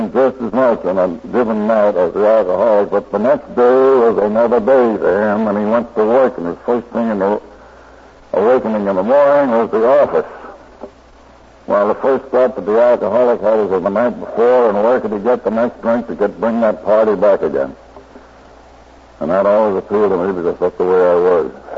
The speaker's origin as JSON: {"language": "English", "town": "Albany", "region": "New York", "country": "United States", "tie": "born or raised there", "said": "but I was in the outfit that was stationed around right in my hometown of Albany."}